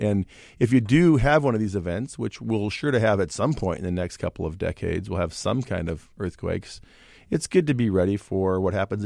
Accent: Seattle, Washington, United States; Well, you know, I grew up in Seattle, and my parents moved here in 1960, so I watched the Space Needle get built

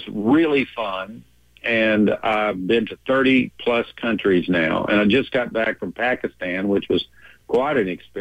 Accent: Austin, Texas, United States; I'm a musician from Austin.

